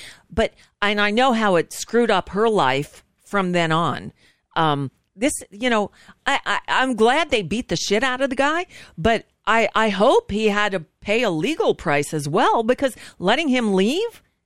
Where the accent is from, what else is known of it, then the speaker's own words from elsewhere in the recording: Florida, United States; You know, I grew up down here in South Florida, and it was Halloween.